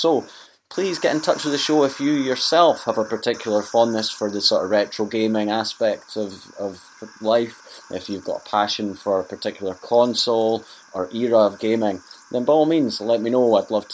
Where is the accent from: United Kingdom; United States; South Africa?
United Kingdom; Scotland; accent: Scottish; fellow Scotsman, if you haven't already told from my accent